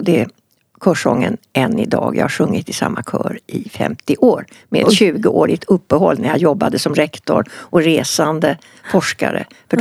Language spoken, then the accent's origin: Swedish; Stockholm, Stockholm County, Sweden; Så hon svarade på vad det stod på alla skyltar på Gärdet i Stockholm där jag växte upp.